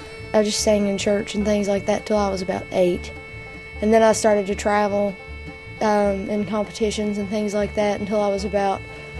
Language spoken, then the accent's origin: English; Saltville, Virginia, United States; from Saltville, Virginia. I'm 18 years old. And I play with the bluegrass band